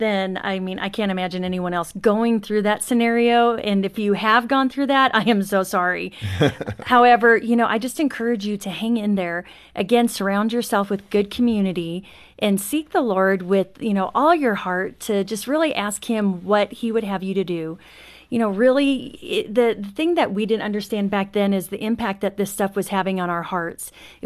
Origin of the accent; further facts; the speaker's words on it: Phoenix, Arizona, United States; We were raised in Phoenix, Arizona.